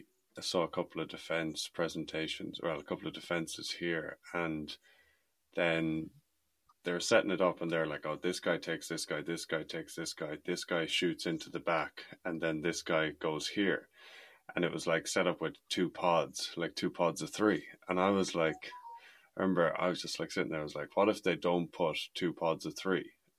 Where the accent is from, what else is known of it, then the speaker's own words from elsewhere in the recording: Ireland; I'm from Ireland and Gaelic football's big there